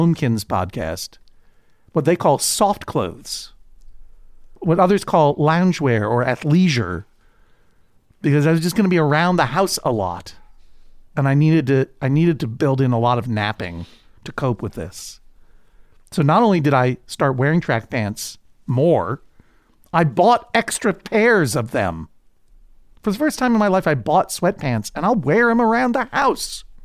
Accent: New England, United States; in my historic growing up in New England.

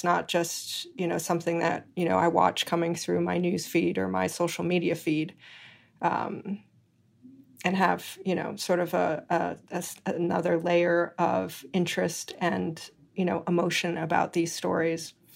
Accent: Hawaii, United States; Asian American and Asian restaurants and culture and community have been a part of my life since I was a kid growing up in Hawaii.

